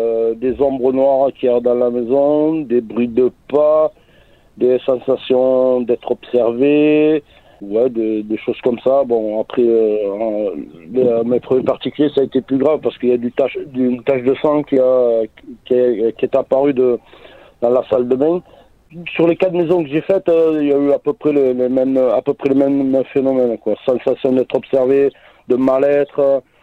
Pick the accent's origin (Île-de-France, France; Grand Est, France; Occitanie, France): Occitanie, France; je suis revenu dans ma région natale, comme je suis Aveyronnais